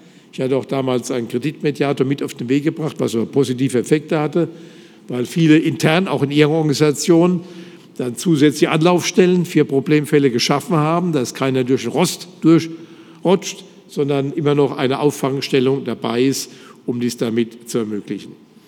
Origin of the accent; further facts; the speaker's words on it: Mainz, Rhineland-Palatinate, Germany; Es war für mich ja ein schwieriger Fall als Rheinland-Pfälzer, als Mainzer